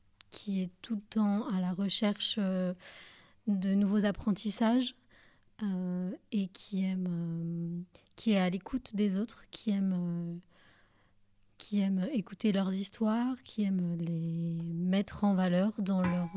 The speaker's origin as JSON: {"language": "French", "region": "Hauts-de-France", "country": "France", "said": "Et alors à l'époque, j'habitais à Lille, je viens du Nord"}